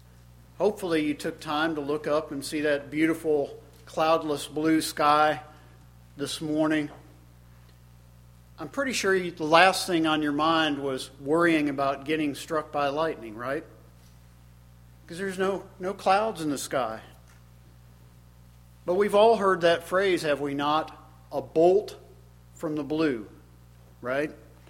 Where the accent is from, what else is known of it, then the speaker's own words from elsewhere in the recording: Florida, United States; I grew up in Central Florida, which supposedly is the lightning capital of the United States